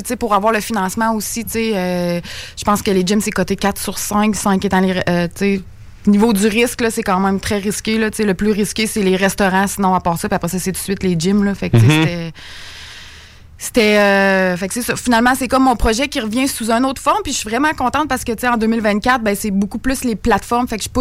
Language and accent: French; Saint-Henri, Quebec, Canada; Moi je viens de Saint-Henri juste à côté, puis il y avait pas de gym.